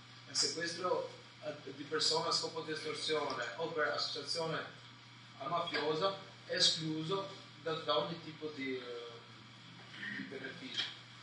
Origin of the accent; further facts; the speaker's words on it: Albania; io sono albanese, sono stato condannato per sequestro di persona a scopo di estorsione, io sono in carcere da 12 anni, quindi adesso sono a 32